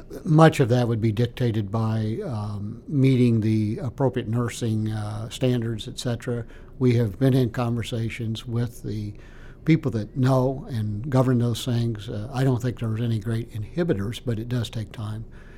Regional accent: Pinckneyville, Illinois, United States; I was headed to St. Louis in Pinckneyville, my hometown, and the McDonald's.

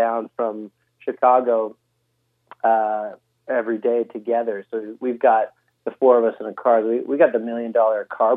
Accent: Canada; Since I'm Canadian, that's how we pronounce our Z's. We say Zed.

